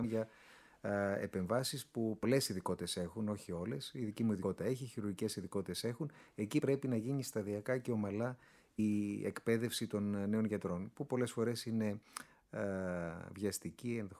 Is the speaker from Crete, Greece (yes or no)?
no; Koroni, Peloponnese, Greece; Κατάγομαι από την Κορώνη Μεσσηνίας και έκανα αγροτικό στα Φιλιατρά